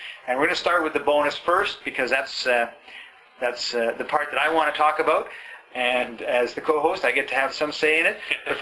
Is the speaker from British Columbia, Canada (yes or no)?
yes; Vancouver, British Columbia, Canada; here's a business opportunity that I can take to my hometown. Because I'll tell you, in Vancouver, I think this would be huge.